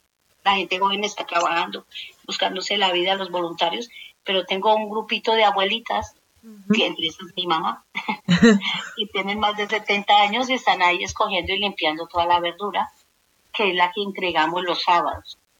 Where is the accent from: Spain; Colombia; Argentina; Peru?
Colombia; así de colombianos, que soy colombiana